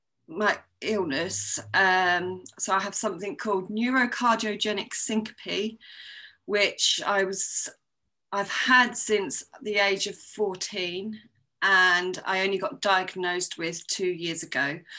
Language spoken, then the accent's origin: English; South East England, United Kingdom; I'm from Sussex in the UK.